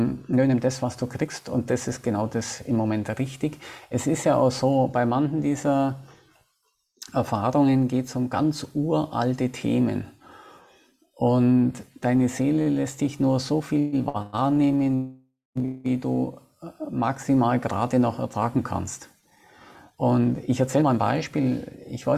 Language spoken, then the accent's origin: German; Bavaria, Germany; sage ich mal, als gebürtiger Bayer, der noch nie Bier getrunken hat.